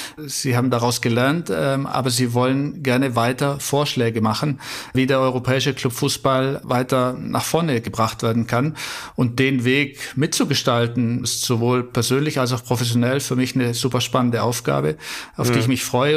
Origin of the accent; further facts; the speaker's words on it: Bavaria, Germany; ich bin im Allgäu aufgewachsen